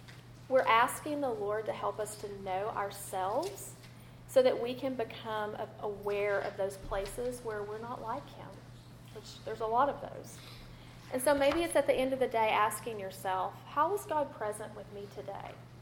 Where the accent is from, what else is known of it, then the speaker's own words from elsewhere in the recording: Tyler, Texas, United States; I grew up in Tyler. I still live in Tyler. That is where I am all the time.